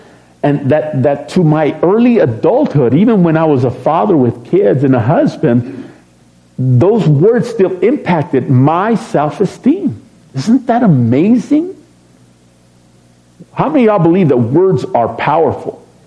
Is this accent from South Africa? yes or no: no; Texas, United States; I'm a Texan and I won't say what came to my mind.